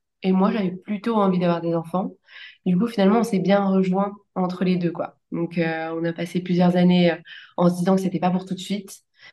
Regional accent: Paris, Île-de-France, France; Je suis née, j'ai grandi à Paris avec mes deux parents, en fille unique.

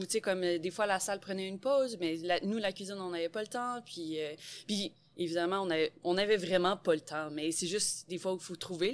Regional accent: Granby, Quebec, Canada; Je viens de Grimby

